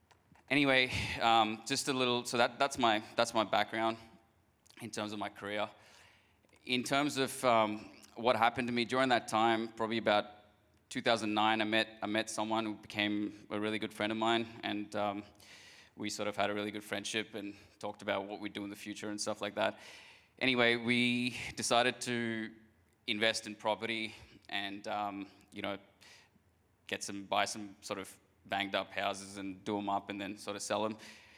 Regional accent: India; moved away as an adult; I was born and brought up in India, and I immigrated here when I was 18.

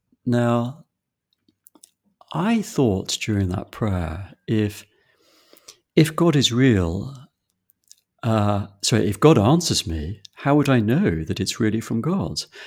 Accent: England, United Kingdom; I was brought up in England, vaguely Christian culture

